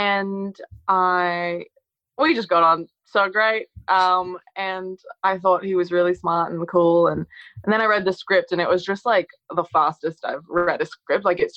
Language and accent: English; Australia; we're both from Australia.